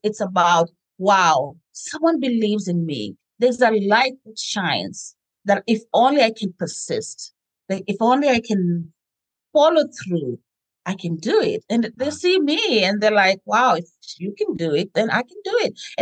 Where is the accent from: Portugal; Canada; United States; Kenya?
Kenya; Growing up in Kenya